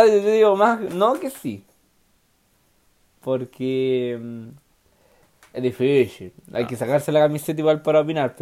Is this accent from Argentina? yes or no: no; Peru; Soy peruano.